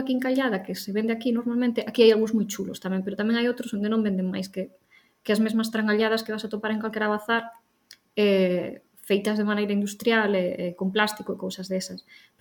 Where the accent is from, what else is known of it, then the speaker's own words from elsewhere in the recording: Vigo, Galicia, Spain; Pero claro, eu son de Vigo.